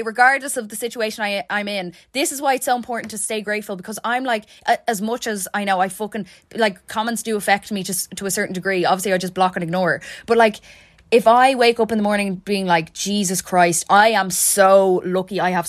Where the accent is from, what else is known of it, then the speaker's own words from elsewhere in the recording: Ireland; obviously, I could give out about Ireland until the cows come home. Of course, that's our God-given right as Irish people to be able to give out.